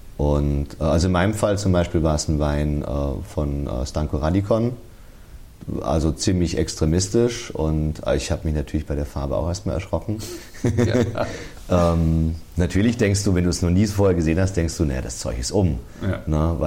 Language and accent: German; Würzburg, Bavaria, Germany; Als Würzburger ist das natürlich kein Wunder.